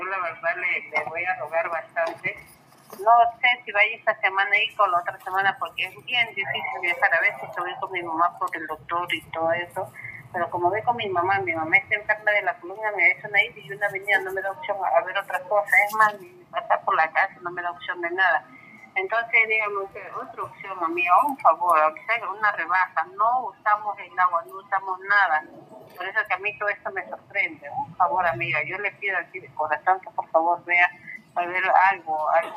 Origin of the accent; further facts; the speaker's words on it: Pisco, Ica, Peru; nosotros no somos de Ica, soy de Pisco